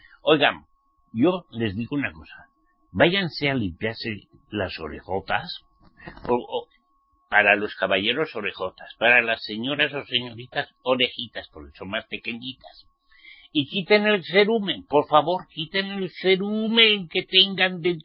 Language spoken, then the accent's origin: Spanish; Spain; Como buen español me gustaba el jamón